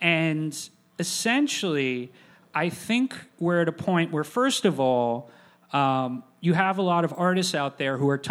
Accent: Miami, Florida, United States; are a big influence of mine because I grew up in Miami in the 80s.

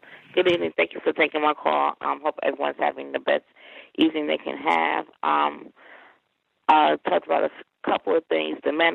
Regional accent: New York, United States; now in Georgia, United States; I live in Georgia, but I'm from New York, and I went to, I had to test into a high school, which that was an experience.

